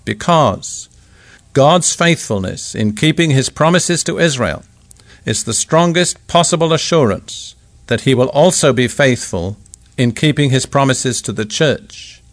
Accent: United Kingdom; I'm British.

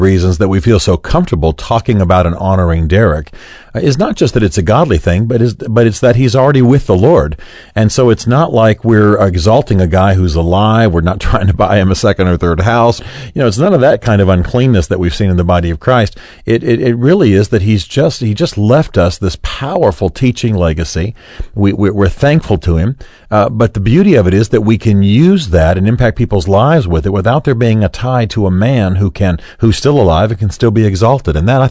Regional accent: Berlin, Germany; I grew up in Europe as the son of an army officer, mainly in Berlin.

